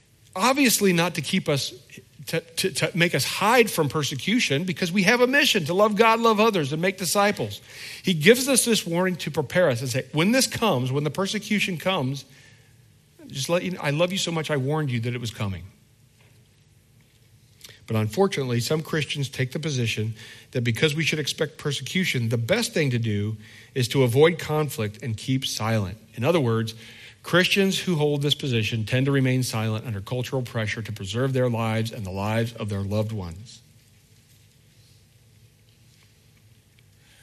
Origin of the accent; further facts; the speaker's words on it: Indiana, United States; I don't know. I'm from Indiana.